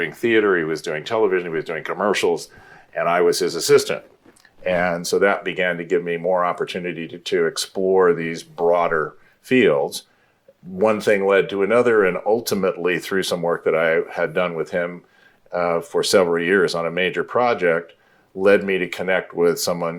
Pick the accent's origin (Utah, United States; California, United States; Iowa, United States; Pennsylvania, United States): California, United States; it's a part of what took me back to California was I'm from California.